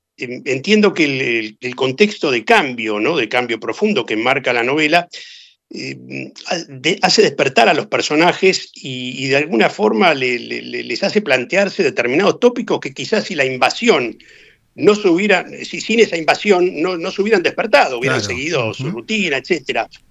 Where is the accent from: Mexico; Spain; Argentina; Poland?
Argentina; moved away; soy argentino, mi historia es la historia argentina y estoy viviendo circunstancialmente aquí, pero mis raíces y yo soy argentino hasta la médula.